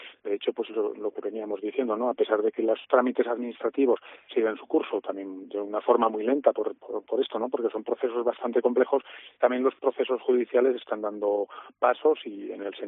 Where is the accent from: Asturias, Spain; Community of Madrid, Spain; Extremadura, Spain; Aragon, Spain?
Aragon, Spain; Mosqueruela; estuvieron por nuestra tierra, por la provincia de Teruel. El primer día fue en Mosqueruela, en mi pueblo